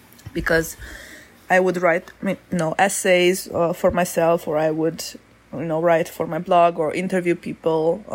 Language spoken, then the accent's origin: English; Romania; moved away; also born or lived in Switzerland; In the beginning of January, I lived in Brasov, Romania. I'm originally from Romania, so I wanted to go back to my country for a few months.